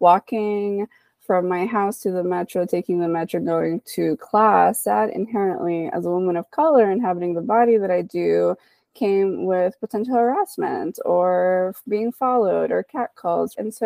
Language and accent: English; Dominican Republic; now in United States; growing up in the Dominican Republic, immigrating to the United States afterwards